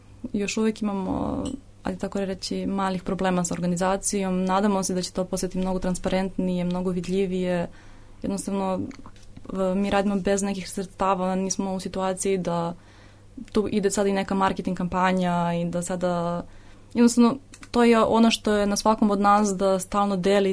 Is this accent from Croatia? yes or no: no; Pirot, Pirot District, Serbia; ja sam prva iz Pirota, ovde sam već skoro 10 godina